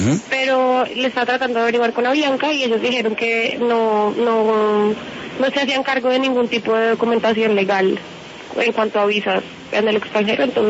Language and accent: Spanish; Colombia; yo soy una ciudadana colombiana